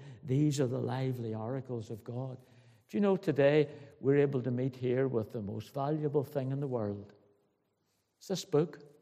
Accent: Belfast, Northern Ireland, United Kingdom; I come from Belfast, not a County Armagh person

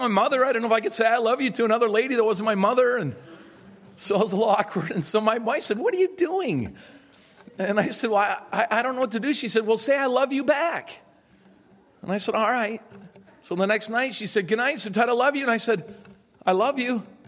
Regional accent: Canada; I'm Canadian. I'm pretty Canadian. I'm not a typical Canadian today, but I was a very typical Canadian then.

